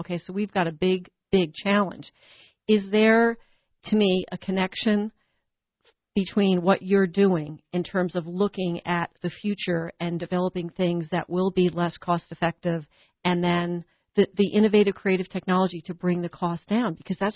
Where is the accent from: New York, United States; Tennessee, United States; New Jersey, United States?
New Jersey, United States; I read somewhere several times that New Jersey is really a prime location, and I'm from New Jersey, so don't say anything mean